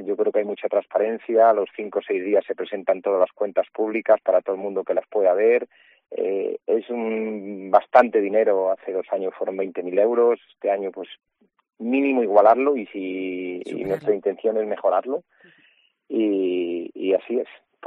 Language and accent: Spanish; Ledesma, Castile and León, Spain; pues ese festival seguirá de mi mano aquí en mi pueblo, en Ledesma.